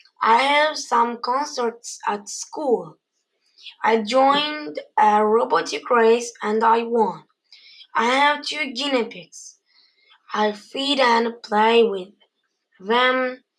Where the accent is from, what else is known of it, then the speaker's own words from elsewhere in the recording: Edirne, Turkey; first language Turkish; English is a second language; I am 12 years old. I am Turkish. I am from Edirne, Turkey. I speak Turkish, English, and a little bit German. I live with my family.